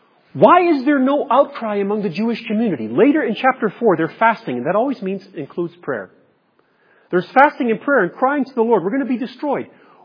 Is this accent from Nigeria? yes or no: yes; Nigeria; I grew up in Nigeria on the mission field.